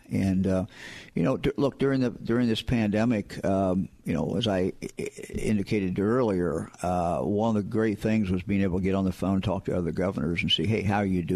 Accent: Ohio, United States; I come from Ohio, obviously grew up in Ohio, started, as you indicated, at the county level.

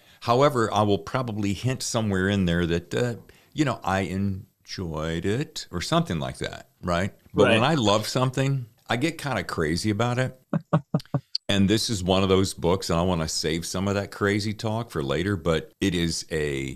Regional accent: the South, United States; now in California, United States; this is my third tour of duty in California, I like to call it. I'm from the South, so I can say that.

